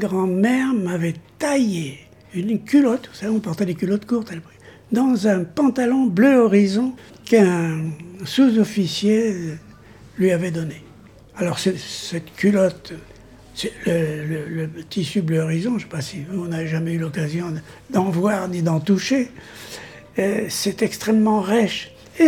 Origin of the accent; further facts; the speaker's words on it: Centre-Val de Loire, France; moi je suis de Loir-et-Cher. J'ai eu une enfance villageoise, avec tout ce que ça comportait de positif et de négatif.